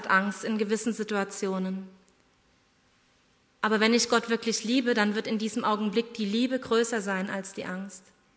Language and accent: German; East Germany, Germany; ich bin in der DDR aufgewachsen